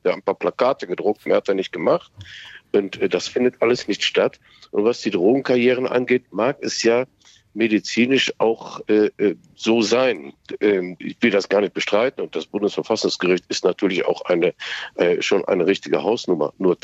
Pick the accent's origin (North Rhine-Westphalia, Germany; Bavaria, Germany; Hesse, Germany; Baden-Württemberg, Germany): North Rhine-Westphalia, Germany; Duisburg; Ich bin im Duisburger Norden in Obermarxloh groß geworden oder aufgewachsen. Da gab es das schlichtweg nicht.